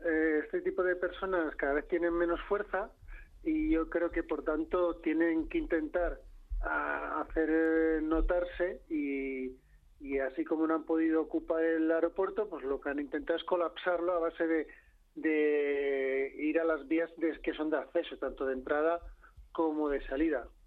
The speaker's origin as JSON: {"language": "Spanish", "town": "Madrid", "region": "Community of Madrid", "country": "Spain", "tie": "born there", "lives_now": "Catalonia, Spain", "said": "me siento orgulloso de haber nacido en Madrid y de tener sangre castellana, y vivo encantado en Cataluña."}